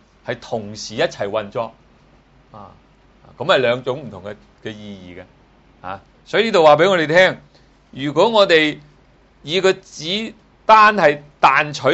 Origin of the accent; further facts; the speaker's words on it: China; 呢個唔係我哋中國人修止觀咧，好多時咧就有時咧混淆咗嘅，唔係咁清楚。